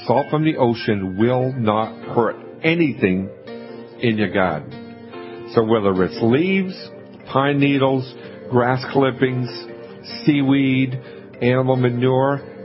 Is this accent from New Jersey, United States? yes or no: no; Scituate, Massachusetts, United States; I grew up in Scituate, Mass., which is between Cape Cod and Boston.